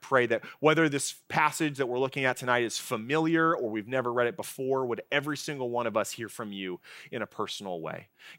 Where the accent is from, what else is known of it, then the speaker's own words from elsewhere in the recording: California, United States; I'm a Californian. What do I know?